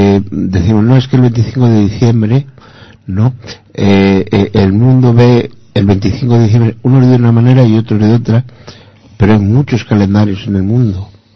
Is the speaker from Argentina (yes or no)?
no; Spain; como yo soy muy español y me piden explicaciones